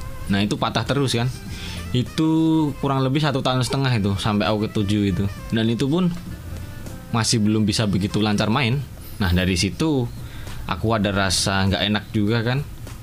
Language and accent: Indonesian; Semarang, Central Java, Indonesia; born there; Saya numpang lahir di Semarang.